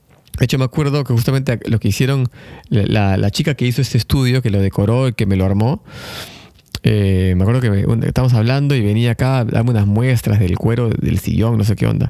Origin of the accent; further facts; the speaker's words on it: Lima, Peru; now in Buenos Aires, Argentina; como buen peruano limeño, chapado a la antigua, en una ciudad que lamentablemente es bastante chata con respecto a muchísimas cosas.